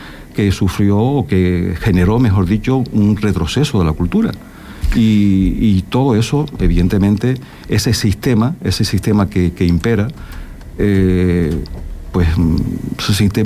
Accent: Canary Islands, Spain; nosotros como canarios, nosotros como hispanos, nosotros como latinos

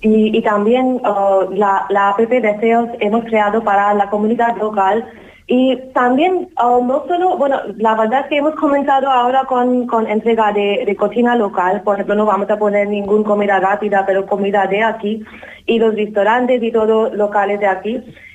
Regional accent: India; Spanish is a second language; now in Spain; cuando yo soy de la India y aquí he conocido una persona majorera

